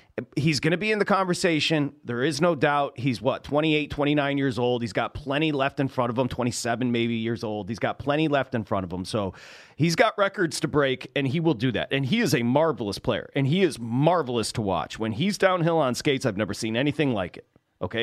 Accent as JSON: {"language": "English", "town": "Detroit", "region": "Michigan", "country": "United States", "tie": "born or raised there", "said": "If you like the sport like I did growing up in Detroit, you heard the same names, okay?"}